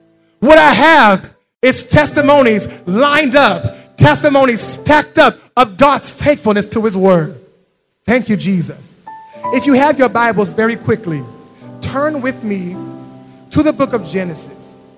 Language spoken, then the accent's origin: English; United States; now in Ibadan, Nigeria; We came to Ibadan last year during a fuel scarcity. I'm an American. I'd never seen a scarcity of fuel before.